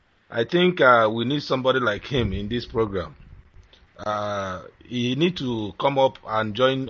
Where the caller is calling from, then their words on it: Malaysia; I'm calling from Malaysia.